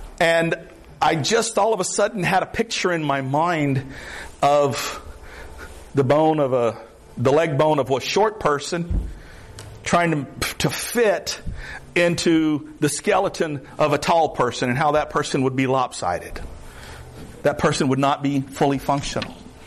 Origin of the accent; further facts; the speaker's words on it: Florida, United States; I'm from the South. Y'all might have picked that up. I don't have a lot of social graces. I did grow up in the Everglades.